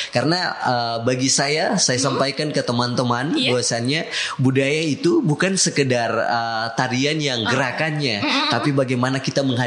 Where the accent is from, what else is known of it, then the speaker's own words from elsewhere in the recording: North Maluku, Indonesia; Karena kampung kami adalah dikatakan juga sebagai kampung tua sebelum pemekaran apa Kabupaten Halmahera Selatan. Jadi masih wilayah Bacan. Itu desa kami juga desa tertua.